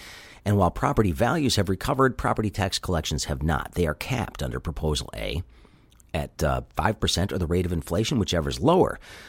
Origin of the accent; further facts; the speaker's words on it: Grosse Pointe, Michigan, United States; The impetus for this for me was watching people in my hometown of Grosse Pointe literally tear each other up on social media